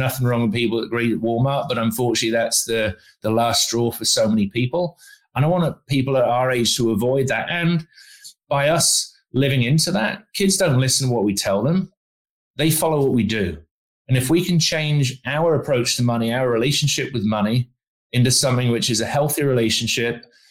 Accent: United Kingdom; now in Arizona, United States; I'm from Arizona. I'm British, but I've been living in Arizona since 2005.

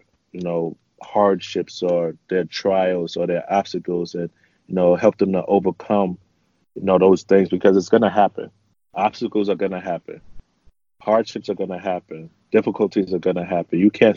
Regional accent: New York City, New York, United States; I'm from New York City. It's almost impossible not to play basketball living in New York.

